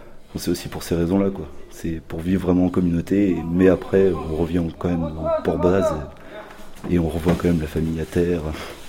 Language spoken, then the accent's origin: French; Brittany, France; j'étais vraiment heureux en sachant que je suis breton de base.